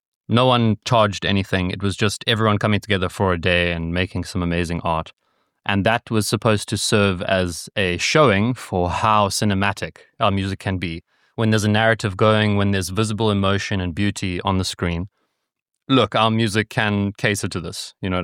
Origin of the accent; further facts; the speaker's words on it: Cape Town, Western Cape, South Africa; Because the three of us are the same age. We're all born in 96. We've raised from Durban, Steve is from Joburg, and I'm from Cape Town.